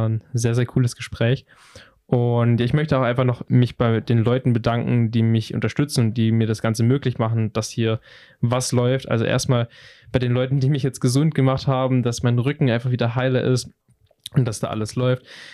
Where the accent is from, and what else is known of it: Pleidelsheim, Baden-Württemberg, Germany; born or raised there